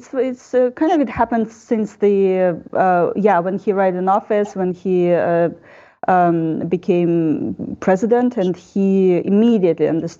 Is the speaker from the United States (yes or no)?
no; Belarus; I'm a journalist from Belarus